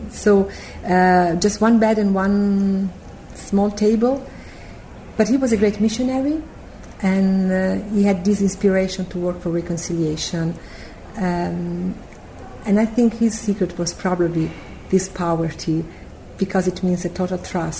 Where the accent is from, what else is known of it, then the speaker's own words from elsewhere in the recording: Rome, Lazio, Italy; English is a second language; I was born in Rome and I grew up in a Catholic family